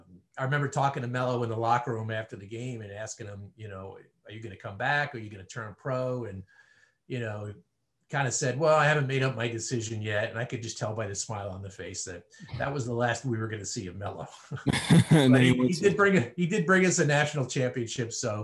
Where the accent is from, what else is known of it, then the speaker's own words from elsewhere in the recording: New York, United States; I grew up on Long Island and went to Satcham High School.